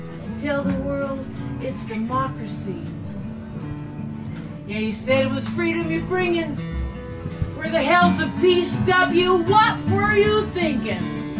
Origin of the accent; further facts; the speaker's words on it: Fayetteville, Arkansas, United States; I'm coming from Fayetteville, Arkansas.